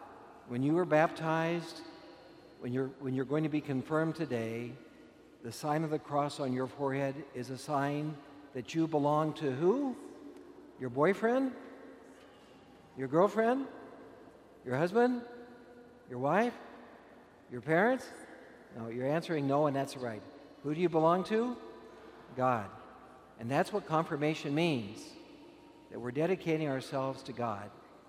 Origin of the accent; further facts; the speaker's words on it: Kansas, United States; born there; I was born in Kansas. Was anybody here born in Kansas?